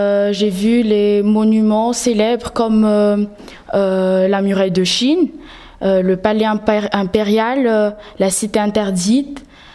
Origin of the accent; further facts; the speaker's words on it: Madagascar; Je suis malgache.